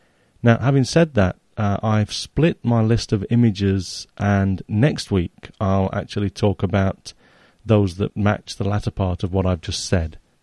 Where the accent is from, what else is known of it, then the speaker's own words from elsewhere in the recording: Nottingham, East Midlands, United Kingdom; moved away as an adult; now in Japan; in Nottingham, near my hometown in England. I was home for Christmas.